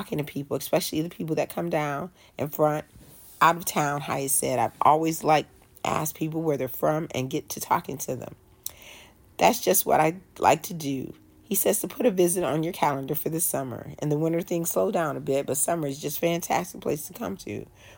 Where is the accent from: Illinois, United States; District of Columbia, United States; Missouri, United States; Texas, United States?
Illinois, United States; Paris; it seems like the right time to highlight someone from Paris, Illinois, my hometown.